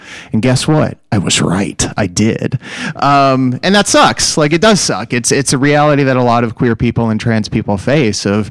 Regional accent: Tennessee, United States; because I grew up in Tennessee, and even though like I had like good, quote unquote, Democrat family

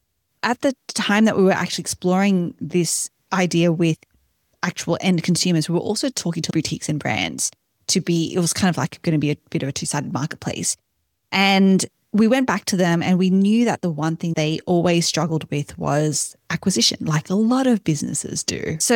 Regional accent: Australia; moved away as an adult; now in United States; I'm based in Texas now. I grew up in Australia.

